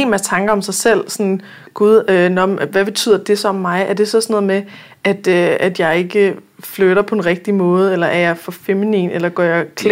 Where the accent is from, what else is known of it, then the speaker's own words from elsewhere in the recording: Jutland, Denmark; Altså jeg bor i Jylland, ja. Altså kan du ikke høre på, hvordan jeg snakker, at jeg er jyde?